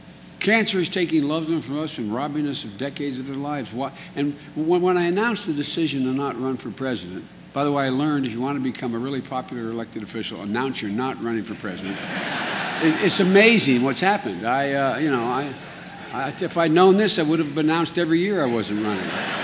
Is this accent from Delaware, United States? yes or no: yes; Wilmington, Delaware, United States; to Hastings, Nebraska, to my hometown of Wilmington, Delaware.